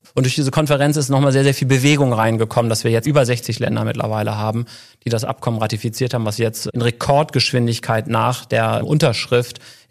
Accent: Germany; Ich komme auch aus der Nähe von Bremen, bin also quasi am Nordseestrand groß geworden.

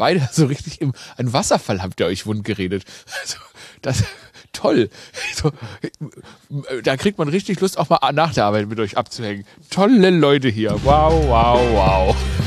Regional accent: Germany; ich bin Deutscher

